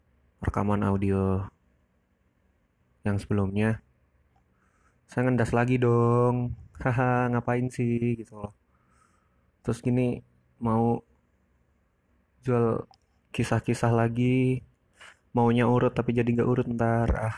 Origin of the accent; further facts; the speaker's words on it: Surabaya, East Java, Indonesia; also born or lived in Kupang; Ya, sama keluarganya mama dari kecil di Surabaya. Dulu pas lahir numpang di ini sih, di NTT, di Kupang, Nusa Tenggara Timur. Tapi bapak saya orang Wonogiri katanya.